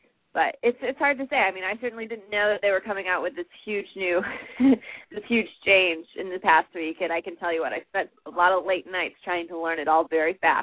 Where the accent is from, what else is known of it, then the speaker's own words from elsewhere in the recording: Watertown, New York, United States; Like, I'm from the Watertown, New York area.